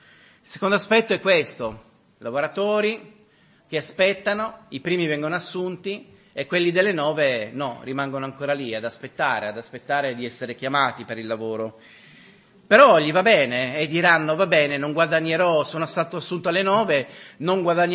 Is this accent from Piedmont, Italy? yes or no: yes; Turin, Piedmont, Italy; io sono nato e cresciuto a Torino, anche mio papà, ma il mio nonno proviene dalle aree agricole del sud, era pugliese